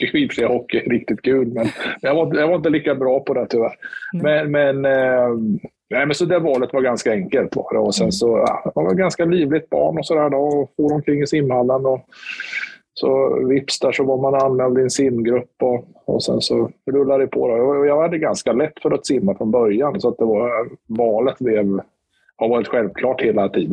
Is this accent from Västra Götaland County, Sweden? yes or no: no; Motala, Östergötland, Sweden; Nej, jag är uppväxt i Motala.